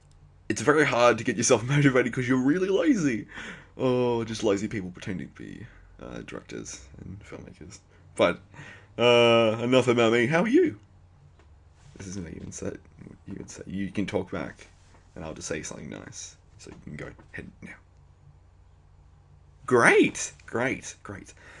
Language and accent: English; Australia; It's 'cause I'm Australian.